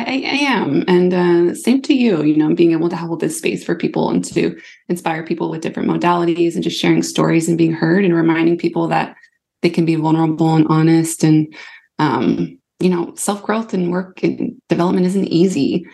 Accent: Texas, United States; I'm from Texas, grew up in rural Texas

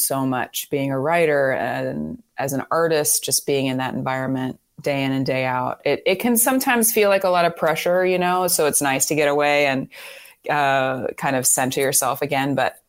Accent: Melbourne, Florida, United States; I grew up in Melbourne and we had an event here this past weekend.

